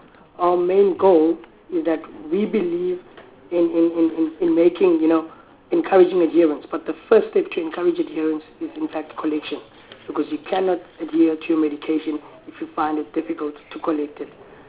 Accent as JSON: {"language": "English", "town": "Khayelitsha", "region": "Western Cape", "country": "South Africa", "tie": "born or raised there", "said": "I was born and bred in Khayelitsha. Grew up with my grandparents, my mom living in Joburg. I'm currently 22 years old. I'll be turning 23 in December."}